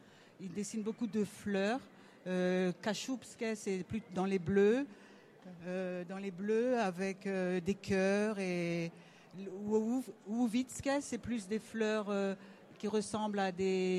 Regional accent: France; Quoique nous sommes Français quand même.

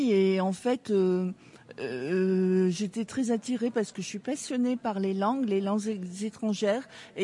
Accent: Lens, Hauts-de-France, France; moi je viens de la région de Lens et je suis originaire tout simplement de Pologne, de Russie et de Tchécoslovaquie.

